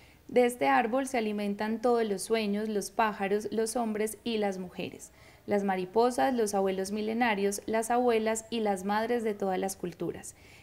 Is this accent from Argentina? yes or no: no; Colombia; como colombianos siempre nos sentimos muy orgullosos cuando el otro sale y hace algo.